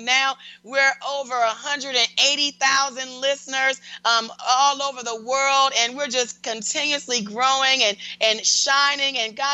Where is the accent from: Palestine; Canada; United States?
United States; Detroit, Michigan; So January 12th, Detroit, I will be in your city. Super excited, my hometown.